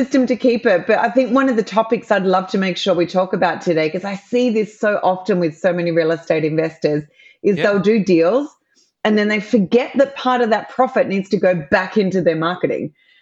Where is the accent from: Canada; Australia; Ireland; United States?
Australia; for those that can hear my accent, I'm an Aussie and I'm doing deals in the US based from the other side of the world.